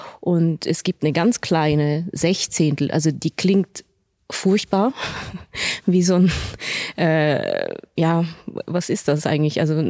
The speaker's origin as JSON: {"language": "German", "country": "Switzerland", "said": "man kommt so aus dieser beschaulichen Schweiz. Also das ist ja natürlich meine Heimat"}